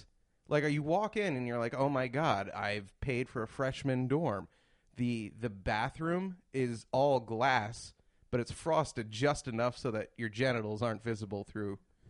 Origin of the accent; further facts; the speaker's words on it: New York, United States; Oh, but I am a New Yorker.